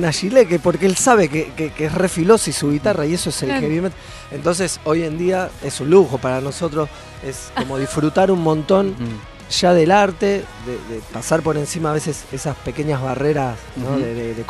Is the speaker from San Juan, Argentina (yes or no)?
no; Buenos Aires, Argentina; Me tenía que venir acá, yo soy de Villa Crespo, ¿no?